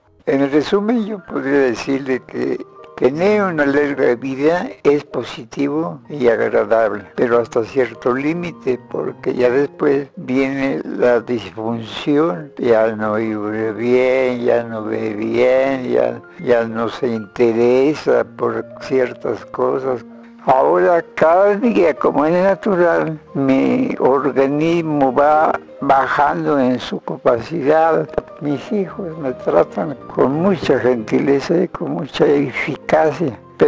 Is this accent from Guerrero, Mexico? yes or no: no; Toluca, State of Mexico, Mexico; Yo soy originario de Toluca, nací en 1907, de 15 de febrero cumplí 100 años.